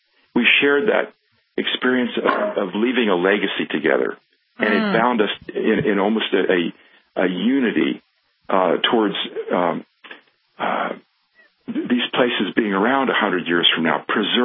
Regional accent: United States; there was a very warm feeling towards me as an American, because the role of America in World War I was very positive.

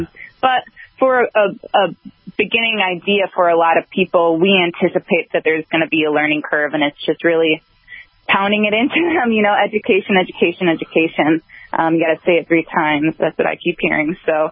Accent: Chicago, Illinois, United States; I'm from Chicago originally.

